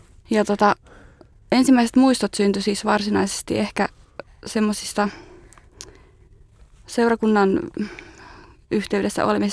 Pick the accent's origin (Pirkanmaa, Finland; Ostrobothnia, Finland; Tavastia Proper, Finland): Pirkanmaa, Finland; Kangasala; niin Kangasalta mä oon kotoisin